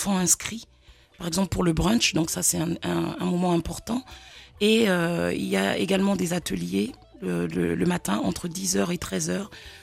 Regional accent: Gabon; je suis originaire du Gabon

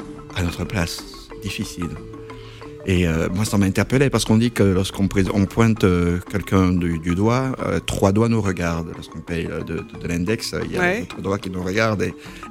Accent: Cameroon; moved away as an adult; also born or lived in Côte d'Ivoire; parce que je suis originaire du Cameroun.

